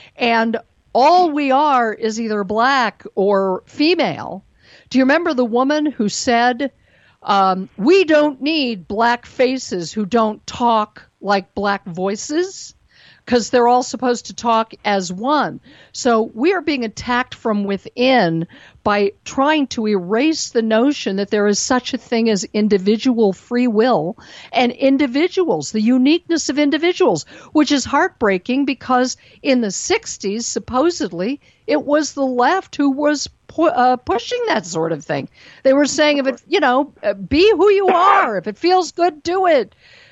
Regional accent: United States; I'm not just a Jew, I'm an American, I'm female, I'm an individual.

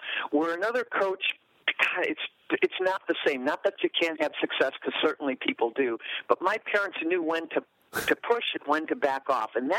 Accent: Wisconsin, United States; Growing up in Wisconsin, it was a farm area.

